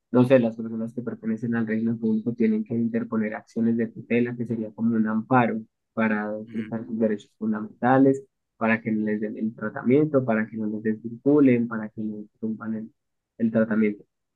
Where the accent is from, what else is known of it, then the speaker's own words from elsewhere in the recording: Eje Cafetero, Colombia; soy de Colombia, del Eje Cafetero de Colombia.